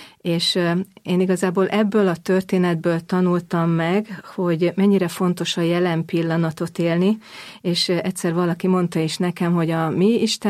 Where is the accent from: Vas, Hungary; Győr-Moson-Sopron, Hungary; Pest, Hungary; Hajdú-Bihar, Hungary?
Pest, Hungary; Dány; now in Budapest, Hungary; Egy Gödöllő közeli kis faluban zajlott a gyerekkorom, Dánya falu neve, ahol a szocializmus alatt is megtartották az emberek a hitüket. Az első nagy fordulat az életemben akkor volt, amikor Pestre kerültem 1987-ben